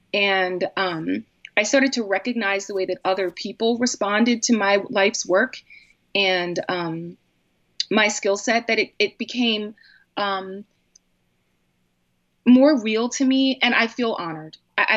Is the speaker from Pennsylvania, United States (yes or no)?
yes; Philadelphia, Pennsylvania, United States; And also because I'm from Philadelphia and I wanted to be a part of that community in those contexts.